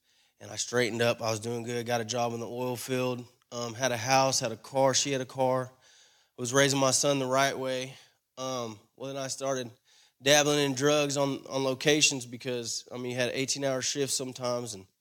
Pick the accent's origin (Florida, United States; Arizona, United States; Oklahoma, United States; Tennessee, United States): Oklahoma, United States; Sulphur; I'm 28 years old. I'm from Sulphur, Oklahoma.